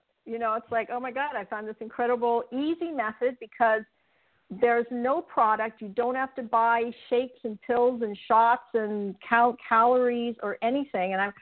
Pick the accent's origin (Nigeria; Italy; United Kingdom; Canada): Italy; English is a second language; now in United States; growing up in Italy and then having catering businesses for, I guess, in total 15 years and having 5 kids.